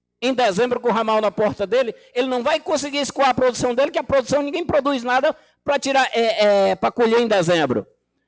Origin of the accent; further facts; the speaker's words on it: Boca do Iaco, Acre, Brazil; eu nasci na Boca do Iaco e minha vida inteira foi passando ali. Aí eu conheço.